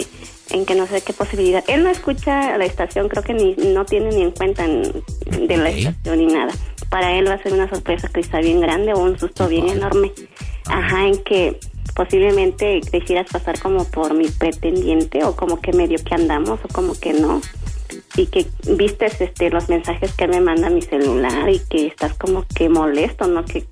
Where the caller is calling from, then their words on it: Tlapa, Guerrero, Mexico; Sí, de Tlapa.